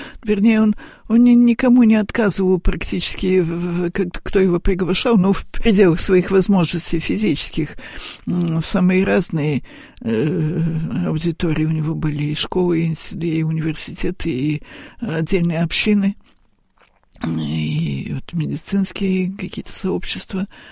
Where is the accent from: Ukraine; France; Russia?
France; Paris, Île-de-France; я сама выросла в Париже, в том же самом храме, кстати, где Владыка воцерковился.